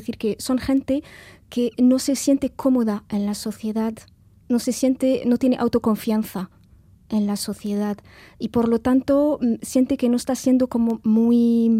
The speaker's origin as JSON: {"language": "Spanish", "country": "Algeria", "said": "personalmente yo vengo de Argelia"}